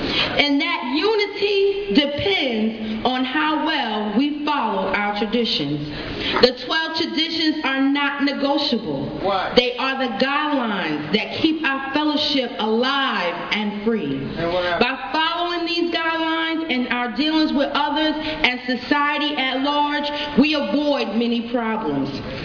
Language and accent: English; Mount Vernon, New York, United States; Hi, family. I'm an addict from Mount Vernon, New York.